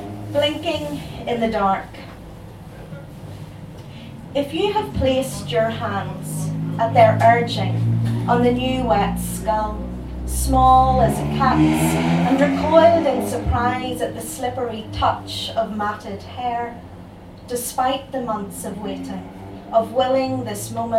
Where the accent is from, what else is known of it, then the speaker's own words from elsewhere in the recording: Belfast, Northern Ireland, United Kingdom; I come down from Belfast, so it's absolutely lovely to be here.